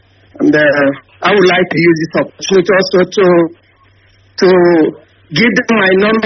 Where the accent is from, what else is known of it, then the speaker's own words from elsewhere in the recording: Enugu State, Nigeria; now in Ecuador; I'm from Abahani, Enugu State, Nkanu West, Enugu State.